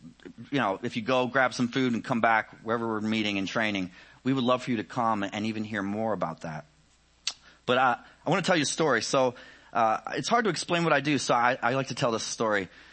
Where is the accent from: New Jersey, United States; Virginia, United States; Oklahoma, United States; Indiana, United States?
New Jersey, United States; I know you guys think I'm from the South. I'm actually from New Jersey. So like down there, they call me a Yankee.